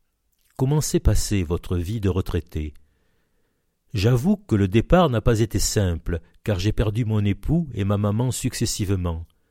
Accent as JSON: {"language": "French", "town": "Salon-de-Provence", "region": "Provence-Alpes-Côte d'Azur", "country": "France", "tie": "born or raised there", "said": "J'ai quitté Salon pour étudier à Marseille, à l'hôpital Sainte-Marguerite. Mais dès que j'ai terminé mon cursus, je suis revenu ici. J'ai été embauché à l'hôpital de Salon, et j'y suis resté 42 ans."}